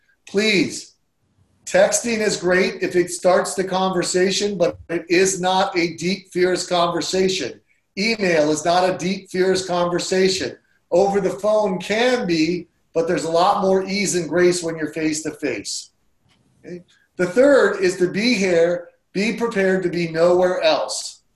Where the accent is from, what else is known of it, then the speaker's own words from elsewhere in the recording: Hawaii, United States; now in Georgia, United States; I grew up in Hawaii and we didn't have moles. I got here to Georgia and we had moles.